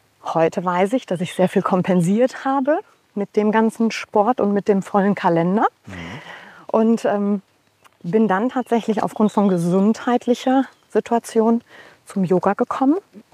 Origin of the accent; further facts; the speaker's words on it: Oberhausen, North Rhine-Westphalia, Germany; Ich komme aus Oberhausen, bin 47 Jahre alt.